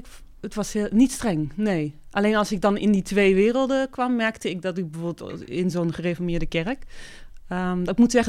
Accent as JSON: {"language": "Dutch", "town": "Leiden", "region": "South Holland", "country": "Netherlands", "tie": "born or raised there", "said": "Ik ben in Leiden geboren en ook daar opgegroeid."}